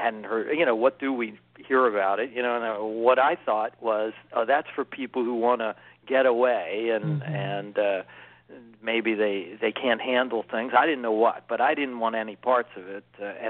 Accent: Philadelphia, Pennsylvania, United States; I went to grade school and high school in Philadelphia.

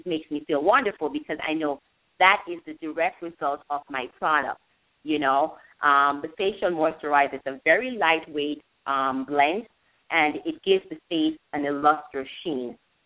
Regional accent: Jamaica; Growing up in Jamaica, let me tell you what it was.

